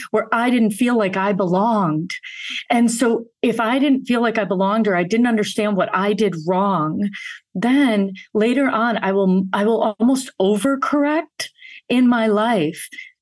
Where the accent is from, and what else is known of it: Grand Blanc, Michigan, United States; born or raised there